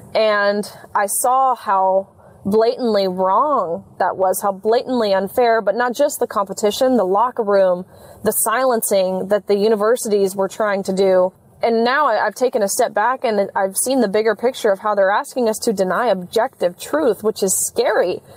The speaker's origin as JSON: {"language": "English", "region": "Tennessee", "country": "United States", "said": "But like I mentioned, I'm from Tennessee. I'm right here in Nashville."}